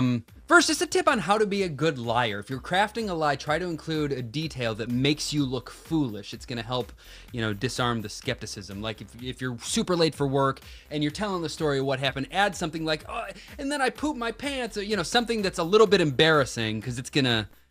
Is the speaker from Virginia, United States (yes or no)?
no; Indiana, United States; We used to have them in our yard growing up in Indiana all the time.